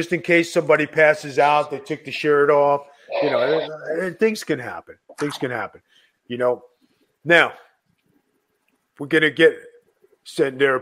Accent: Tampa, Florida, United States; But hey, I really am from Tampa.

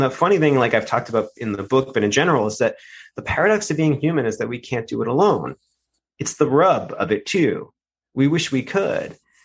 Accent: England, United Kingdom; You know, as English people, we know we love that ambiguity.

